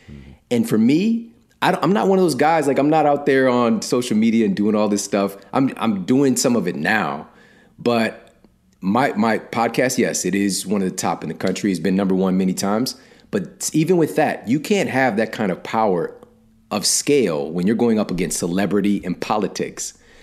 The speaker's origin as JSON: {"language": "English", "town": "Ferguson", "region": "Missouri", "country": "United States", "said": "because where I come from, I'm from Ferguson, Missouri. It's where I spent the majority of my years."}